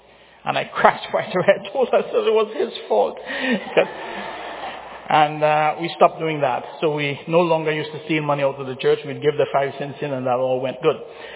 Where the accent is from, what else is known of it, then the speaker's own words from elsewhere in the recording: Trinidad & Tobago; I am from Trinidad in the West Indies, and I used to go to Sunday school in the early 60s.